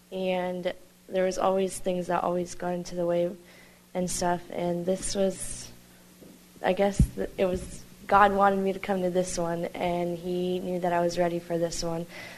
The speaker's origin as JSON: {"language": "English", "town": "Portland", "country": "United States", "said": "I'm from Portland."}